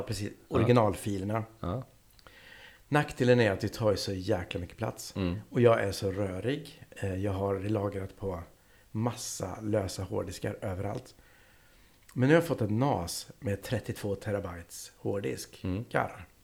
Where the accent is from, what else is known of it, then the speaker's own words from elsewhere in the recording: Sjuntorp, Västra Götaland County, Sweden; Och jag är från Sjuntorp.